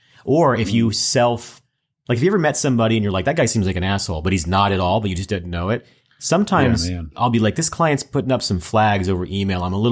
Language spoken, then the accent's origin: English; Kentucky, United States; So I lied to my new school to be cool. I was from California, not from Kentucky.